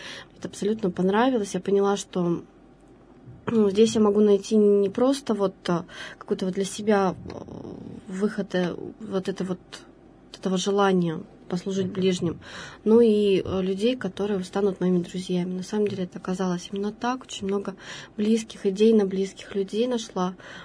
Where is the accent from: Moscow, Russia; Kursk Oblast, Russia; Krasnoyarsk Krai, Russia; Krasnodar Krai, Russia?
Krasnoyarsk Krai, Russia; Lesosibirsk; now in Yekaterinburg, Russia; я сама не из города Екатеринбурга, я из Красноярского края, города Лесосибирска